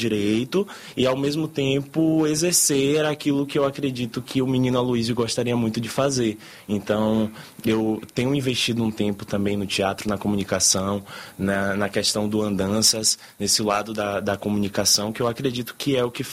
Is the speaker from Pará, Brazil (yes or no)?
no; Amargosa, Bahia, Brazil; also born or lived in Salvador; lá na minha cidade, Amargosa, que eu nasci em Salvador, fui criado em Amargosa.